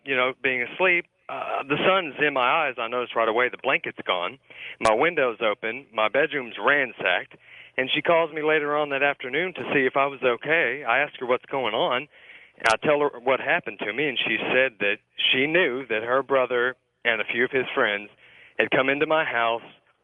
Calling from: Houston, Texas, United States; I'm calling from Houston, Texas.

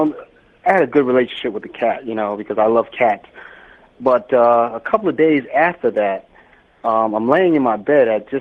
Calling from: Atlanta, Georgia, United States; Atlanta, Georgia.

